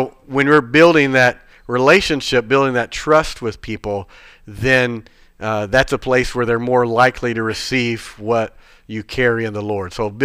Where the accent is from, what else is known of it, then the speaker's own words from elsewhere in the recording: Georgia, United States; also born or lived in New Bern; I grew up in Georgia. It's the Coca-Cola capital of the world.